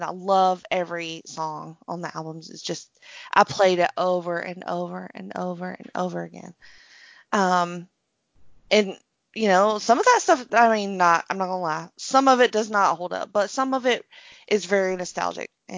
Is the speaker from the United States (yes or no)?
yes; Alabama, United States; And I'm from Alabama, so.